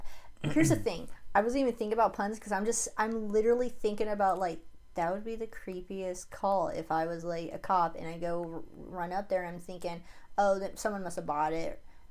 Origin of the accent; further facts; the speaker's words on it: Sacramento, California, United States; because I came from Sacramento, so, or near Sacramento.